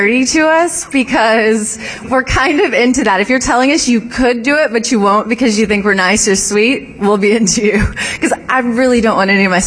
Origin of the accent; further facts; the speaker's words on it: Texas, United States; I'm from Texas, a small town in Texas